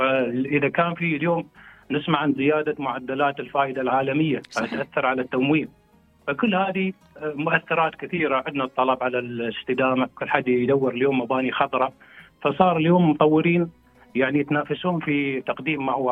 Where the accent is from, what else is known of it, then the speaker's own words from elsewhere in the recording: United Arab Emirates; تعزز من الفرص المتاحة في السوق العقاري عندنا في الإمارات